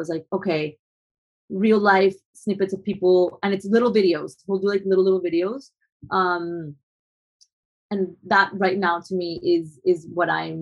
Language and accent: English; Colombia; because I am white passing, even though I'm Colombian. I was born and raised in Colombia.